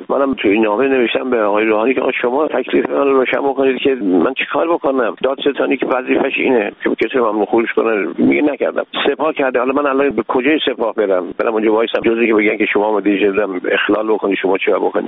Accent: Iran; من یه ایرانی هستم

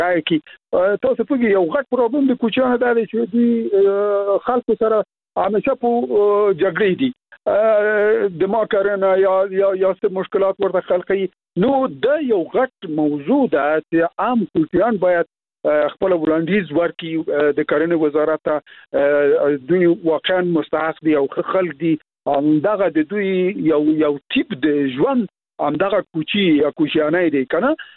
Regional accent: Logar, Afghanistan; ته باور وکړه زه خپله د لوګر یم.

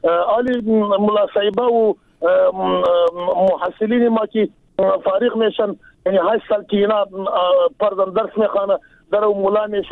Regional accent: Jowzjan, Afghanistan; ما قریش پشتون هستم از جوزیان.

